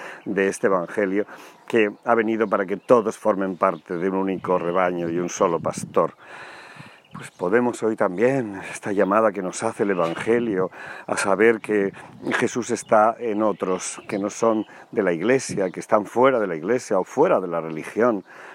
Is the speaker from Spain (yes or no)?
yes; Porcuna, Andalusia, Spain; En mi pueblo, en Porcuna, es una gran fiesta